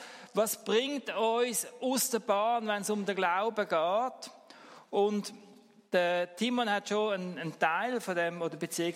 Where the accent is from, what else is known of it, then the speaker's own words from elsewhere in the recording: Switzerland; Und jetzt würden wir ja vermutlich als Schweizer sagen, es gibt wohl kaum ein Land, wo wir so frei sind wie da in der Schweiz.